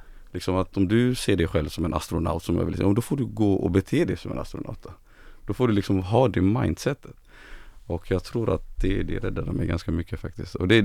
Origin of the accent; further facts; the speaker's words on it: Gothenburg, Västra Götaland County, Sweden; Sen växte jag upp i Angered.